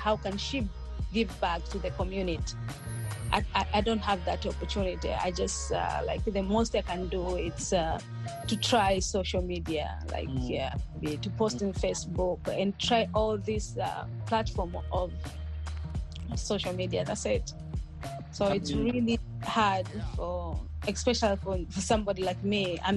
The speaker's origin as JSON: {"language": "English", "country": "Tanzania", "said": "Like I'm from Tanzania, and I've been to Serengeti twice."}